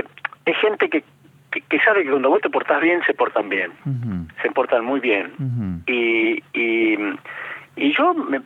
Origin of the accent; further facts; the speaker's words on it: Tucumán, Argentina; yo me había comprometido en mi pueblo, en Tucumán, construir una escuela nueva